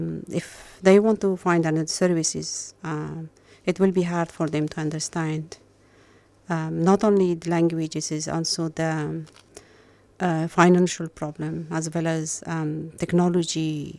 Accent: Afghanistan; English is a second language; now in Melbourne, Australia; I came from Afghanistan as a refugee, and at the moment I'm a representative of Farsi-speaking refugees in the area of Collingwood

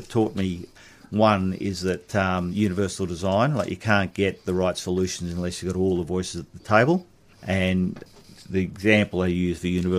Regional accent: Australia; now in Germany; Yeah, we had to get him nationalised as 2 Australian parents.

